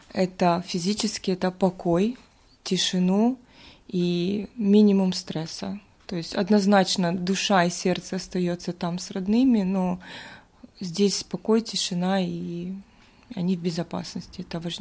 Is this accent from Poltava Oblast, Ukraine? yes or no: no; Kryvyi Rih, Dnipropetrovsk Oblast, Ukraine; German is a second language; moved away as an adult; ich komme aus der Ukraine. Ich komme aus der Kryvyi Rih-Stadt von Dnipropetrovsk-Region und ich bin hier mit meinen Söhnen. Ja, ich spreche Deutsch ein bisschen